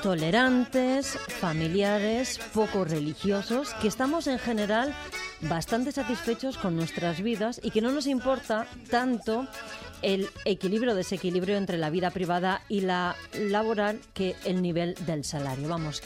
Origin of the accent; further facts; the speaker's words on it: Spain; Esos somos los españoles